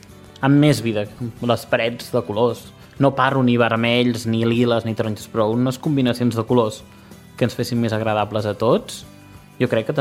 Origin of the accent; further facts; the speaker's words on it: Sant Celoni, Catalonia, Spain; Perquè he crescut aquí. Jo he crescut a Sant Celoni